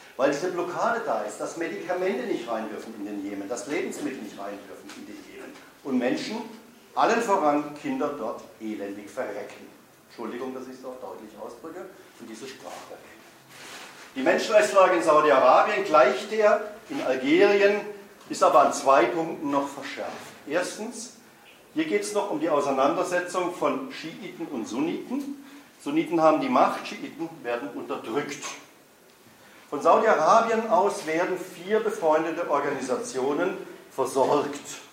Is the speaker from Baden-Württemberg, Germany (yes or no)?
yes; Freiburg, Baden-Württemberg, Germany; werden in meiner Heimatstadt hergestellt, in Freiburg